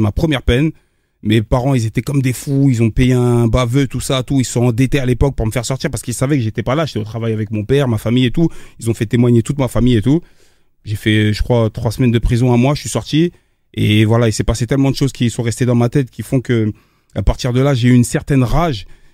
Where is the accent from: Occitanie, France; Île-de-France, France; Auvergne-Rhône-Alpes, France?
Île-de-France, France; Aubervilliers; j'ai grandi à Aubervilliers, je suis arrivé à Villiers-le-Bel.